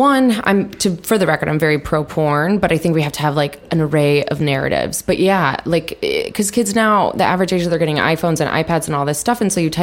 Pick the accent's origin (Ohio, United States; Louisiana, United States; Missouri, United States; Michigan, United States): Missouri, United States; St. Louis; And I grew up in St. Louis, where the only place that sold those was, to your point, a Hustler Hollywood.